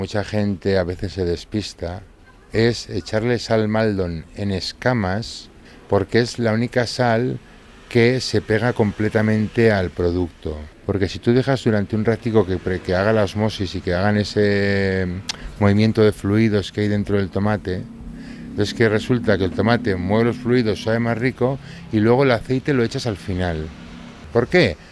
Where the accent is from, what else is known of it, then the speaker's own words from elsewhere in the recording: Navarre, Spain; como soy de Navarra y somos bastante tradicionales